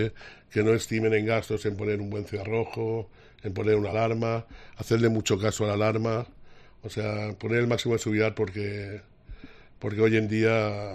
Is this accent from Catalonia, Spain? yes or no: yes; Barcelona, Catalonia, Spain; Yo soy de Barcelona.